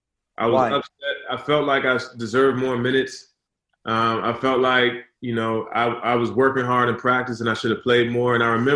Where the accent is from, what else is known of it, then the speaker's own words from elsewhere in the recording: Washington, District of Columbia, United States; So I grew up, obviously, in D.C. I grew up right in Maryland's backyard, and I just grew up watching the ACC.